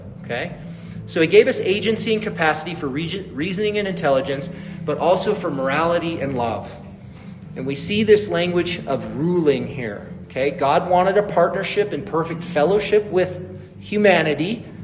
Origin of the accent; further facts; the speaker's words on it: United States; I mean, we're rugged American individualists, right?